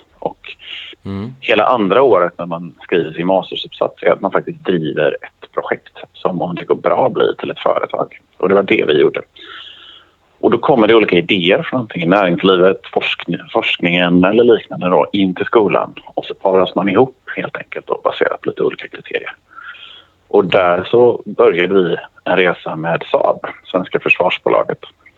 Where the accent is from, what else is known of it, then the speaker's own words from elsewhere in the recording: Gothenburg, Västra Götaland County, Sweden; Får jag ändå säga, som god göteborgare.